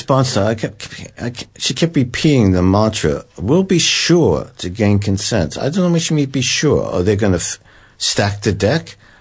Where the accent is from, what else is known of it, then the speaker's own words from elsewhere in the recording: United States; the audience probably can tell I'm from the United States